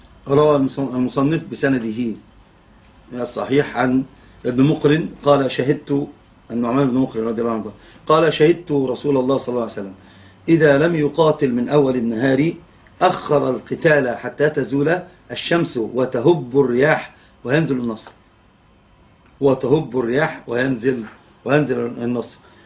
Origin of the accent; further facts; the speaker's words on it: Egypt; وكانت فاطمة تجعل له على نونته اللي هي يسمى عندنا في مصر طابع الحسن